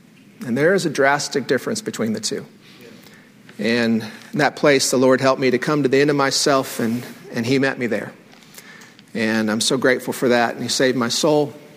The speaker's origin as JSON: {"language": "English", "region": "Indiana", "country": "United States", "tie": "born or raised there", "said": "I was born and raised in Indiana. … is an ordained minister and pastored and preached in various places, and so I was a PK and growing up in church all my life."}